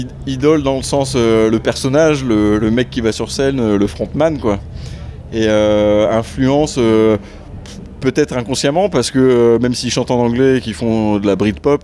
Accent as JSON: {"language": "French", "town": "Arras", "region": "Hauts-de-France", "country": "France", "said": "Alors oui, on est du Riez, donc l'arrière-gare arrageoise."}